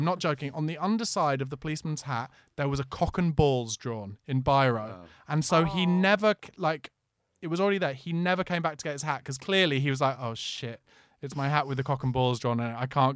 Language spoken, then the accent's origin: English; London, United Kingdom; I'm from East London.